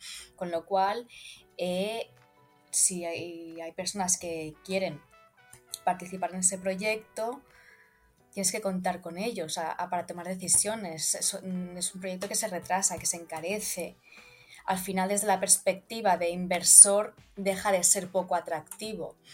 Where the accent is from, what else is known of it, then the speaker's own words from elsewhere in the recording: Catalonia, Spain; yo como catalana empiezo a ver la luz, empiezo a ser más optimista